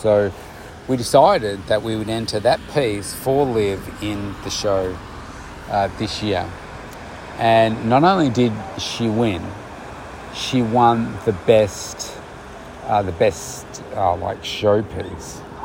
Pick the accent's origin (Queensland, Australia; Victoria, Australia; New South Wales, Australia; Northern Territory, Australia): Victoria, Australia; Pakenham; Now, Pakenham is my hometown, and a part of the Pakenham show, they have an art display competition.